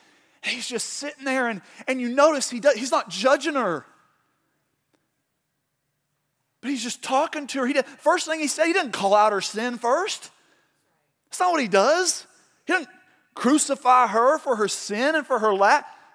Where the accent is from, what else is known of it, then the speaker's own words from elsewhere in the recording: Oklahoma, United States; and I'm from Oklahoma, so sometimes it's hard for me to read whenever I look.